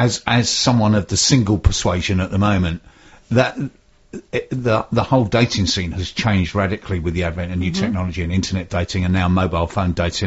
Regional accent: Tenterden, South East England, United Kingdom; And I'm from Tenterden, yeah.

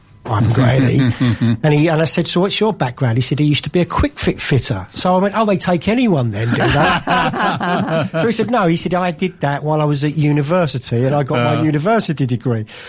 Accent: Walthamstow, London, United Kingdom; Well, I grew up in Walthamstow, East London, which is very trendy now. It wasn't then.

